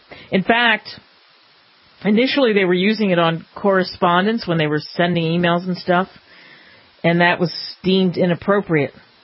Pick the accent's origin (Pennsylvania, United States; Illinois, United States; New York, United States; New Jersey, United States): New Jersey, United States; I had no shirt on that said I'm from New Jersey.